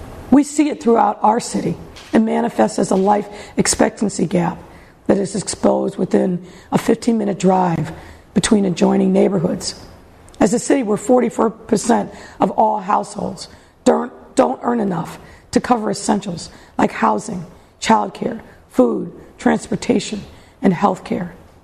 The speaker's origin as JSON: {"language": "English", "town": "Chicago", "region": "Illinois", "country": "United States", "said": "I am a Chicagoan, and so are you. And as a Chicagoan, I am a fighter."}